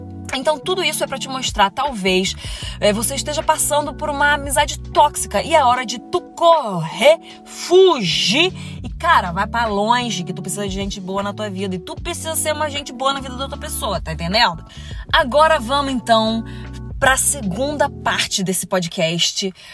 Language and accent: Portuguese; Niterói, Rio de Janeiro, Brazil; born there; also born or lived in São Paulo; porque eu sou nascida em Niterói